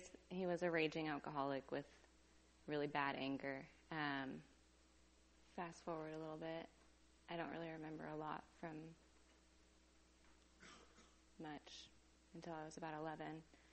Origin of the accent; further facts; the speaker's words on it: Seaside, Oregon, United States; I was raised in Seaside, 23 years now.